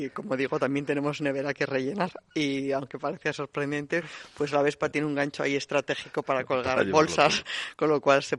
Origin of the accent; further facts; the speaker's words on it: Valladolid, Castile and León, Spain; yo que soy vallisoletana, que soy de Castilla y León.